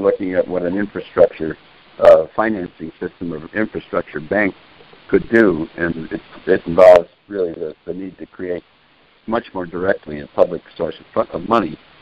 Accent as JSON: {"language": "English", "town": "Racine", "region": "Wisconsin", "country": "United States", "tie": "born or raised there", "said": "But I had an aunt in my hometown of Racine, Wisconsin, who once said to me"}